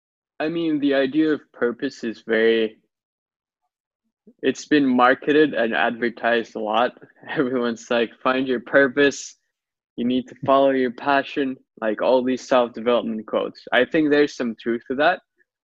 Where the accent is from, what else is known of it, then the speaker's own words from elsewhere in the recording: Turkey; especially where I grew up in Turkey